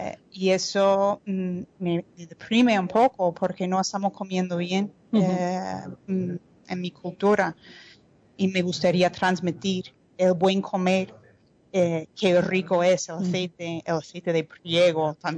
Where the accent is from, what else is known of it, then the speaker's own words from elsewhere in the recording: New Jersey, United States; Spanish is a second language; Soy de New Jersey, pero me enamoré gracias a ella.